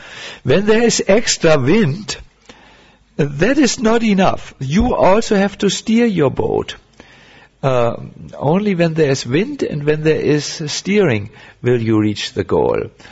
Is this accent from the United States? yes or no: no; North Germany, Germany; English is a second language; Because I come from North Germany, the land of sailors